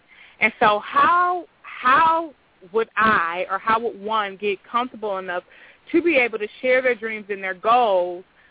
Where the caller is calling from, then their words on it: Milwaukee, Wisconsin, United States; I am calling from the Milwaukee area.